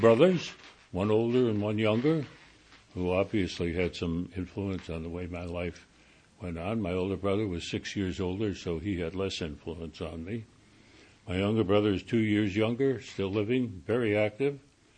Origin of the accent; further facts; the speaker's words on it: Buffalo, New York, United States; born there; I was born in Buffalo, New York, in 1916, which, as those of you who are good at arithmetic will discover, makes me 90 years old.